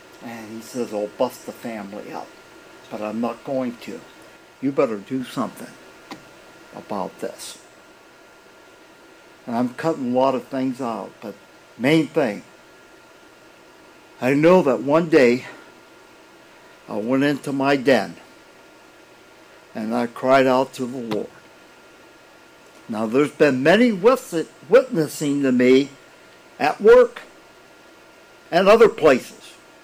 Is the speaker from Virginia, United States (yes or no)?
no; Missouri, United States; I'm from Missouri. Show me.